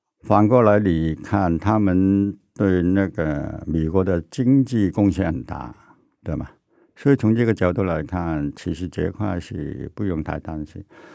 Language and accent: Chinese; Hong Kong; 我在香港长大的，是英国人管制的